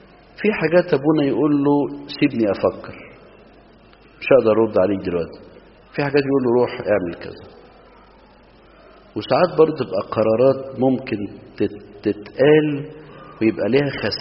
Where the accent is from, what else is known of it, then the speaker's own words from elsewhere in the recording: Minya, Minya Governorate, Egypt; عندنا في المنيا